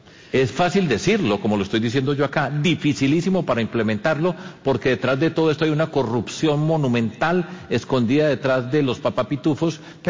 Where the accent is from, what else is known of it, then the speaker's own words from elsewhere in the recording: Antioquia, Colombia; yo he tenido la experiencia como gobernador de mi tierra en Antioquia